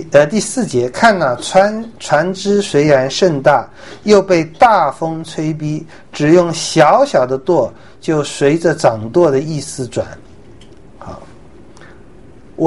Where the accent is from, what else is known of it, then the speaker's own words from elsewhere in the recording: China; 我们也像我们中国人说的